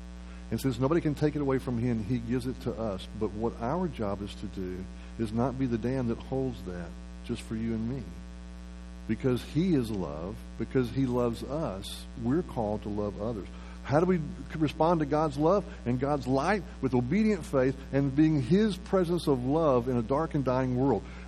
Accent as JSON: {"language": "English", "region": "Texas", "country": "United States", "tie": "born or raised there", "said": "I've been born and raised in Texas my whole life and seldom ever come across a spring like that."}